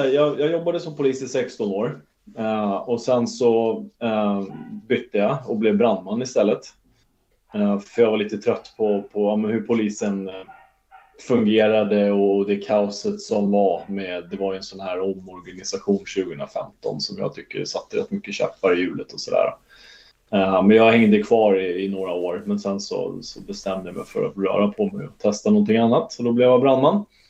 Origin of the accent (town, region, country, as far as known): Huddinge, Stockholm County, Sweden; born or raised there; now in Värmdö, Sweden